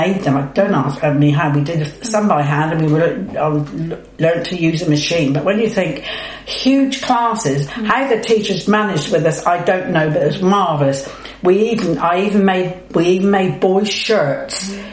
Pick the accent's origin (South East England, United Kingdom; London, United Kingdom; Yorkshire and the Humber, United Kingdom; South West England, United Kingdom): South West England, United Kingdom; Poole; born there; I was born actually in Poole in Dorset